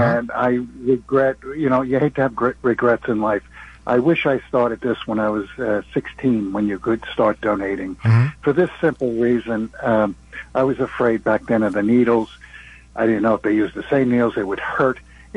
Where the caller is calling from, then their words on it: Yonkers, New York, United States; from Yonkers.